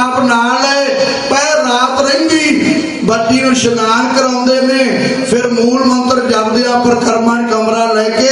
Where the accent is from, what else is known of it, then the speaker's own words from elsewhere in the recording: Pir Muhammad, Punjab, India; ਤੇ 94 ਤੱਕ ਮੇਰਾ ਪਿੰਡ ਰਸਤੇ ਹੀ ਸੀ ਅੰਮ੍ਰਿਤਸਰ ਦੇ ਪੀਰ ਮੁਹੰਮਦ।